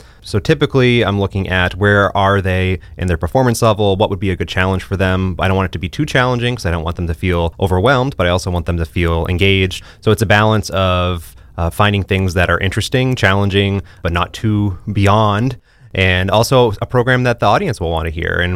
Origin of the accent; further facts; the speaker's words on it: Maine, United States; I grew up in Maine, went to school. My first degree was at University of Southern Maine, so I got my degree in music education.